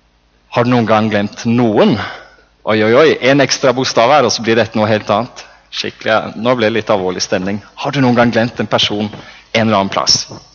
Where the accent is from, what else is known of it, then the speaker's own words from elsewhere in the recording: Porsgrunn, Telemark, Norway; siden jeg er fra Porsgrunn.